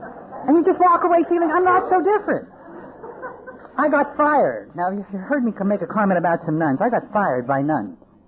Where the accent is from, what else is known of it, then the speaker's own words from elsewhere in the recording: Pennsylvania, United States; And I grew up in Pennsylvania, and in winter, trees can't have their leaves in the winter